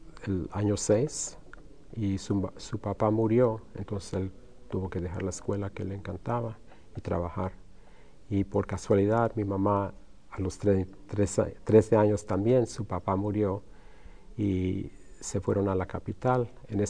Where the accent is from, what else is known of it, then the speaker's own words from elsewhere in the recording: Santa Clara, California, United States; Pasamos un verano en Texas, en El Paso, con mis tíos. Y crecimos aquí en Santa Clara, cuando era un pueblito de 20 mil personas.